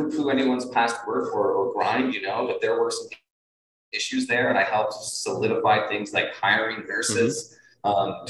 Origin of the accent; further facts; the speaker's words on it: Ottawa, Ontario, Canada; I'm born and raised in Ottawa. I love my city.